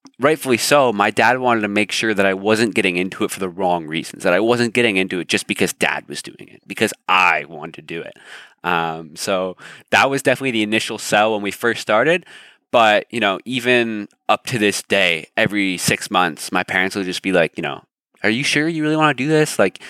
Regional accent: Toronto, Ontario, Canada; 17 years old. I'm born and raised in Canada. So born in Toronto, I live, you know, 45 minutes outside the GTA, so repping that Canadian flag hard.

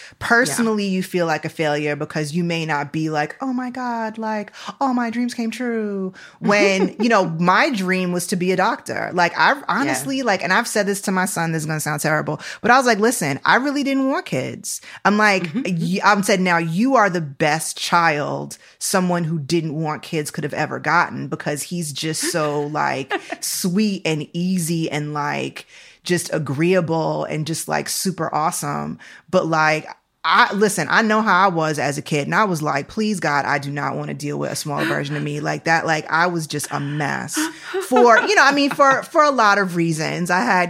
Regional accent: New York, United States; born there; I was born in December, at the end of December. So if you can imagine how upstate New York is at the end of December, it's basically Canada.

